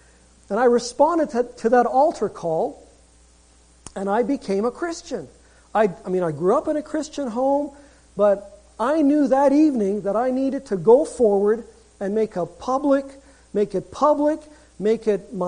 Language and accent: English; Winnipeg, Manitoba, Canada; I grew up in Winnipeg on Banning Street in the West End.